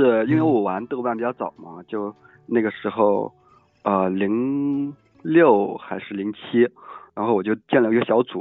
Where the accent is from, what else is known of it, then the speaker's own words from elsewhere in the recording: Yangzhou, Jiangsu, China; Chinese is a second language; 我江苏扬州的，